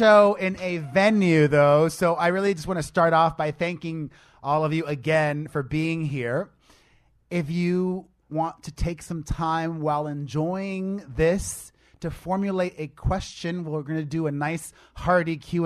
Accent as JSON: {"language": "English", "town": "Miami", "region": "Florida", "country": "United States", "tie": "born there", "said": "So I'm Latino, but I was born in Miami, so I am circumcised."}